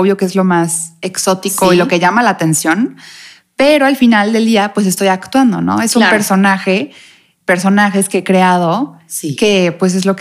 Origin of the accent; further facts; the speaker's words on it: Cancún, Quintana Roo, Mexico; born there; También nací en Cancún, sí.